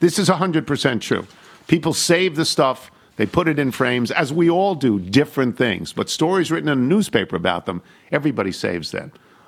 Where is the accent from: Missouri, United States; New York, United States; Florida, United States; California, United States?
New York, United States; as a sports reporter and columnist for my hometown newspaper in upstate New York.